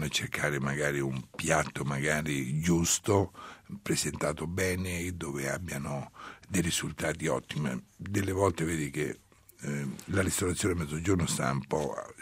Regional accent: Umbria, Italy; sono toscano di origine. Dunque sono epitignano, dunque praticamente le mie origini, poi dopo è chiaro io sono nato, vissuto in Umbria, ma il mio ceppo paterno parte da lì.

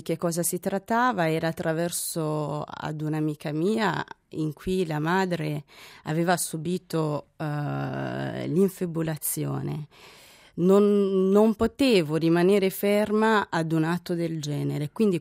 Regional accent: Burundi; Italian is a second language; Io provengo dal Burundi e questa pratica non esiste in Burundi.

